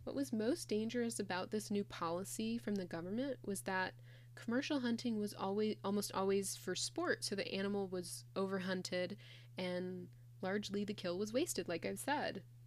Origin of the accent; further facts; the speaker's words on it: Texas, United States; I grew up in Texas where they make us learn where the buffalo roam and the deer and the antelope play.